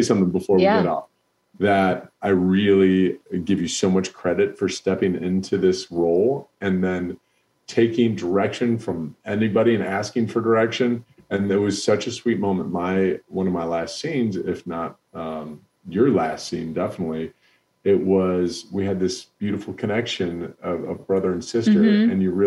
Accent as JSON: {"language": "English", "country": "Ireland", "said": "I'm Irish and we mourn hard and then we celebrate hard as well."}